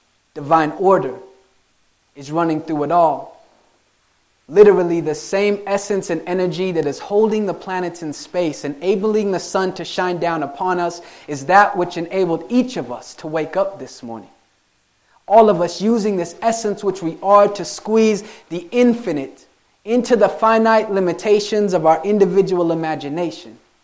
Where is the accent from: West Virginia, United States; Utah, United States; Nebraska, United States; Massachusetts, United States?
Utah, United States; Salt Lake City; So I grew up in Salt Lake City, Utah. My mother was adopted from Scotland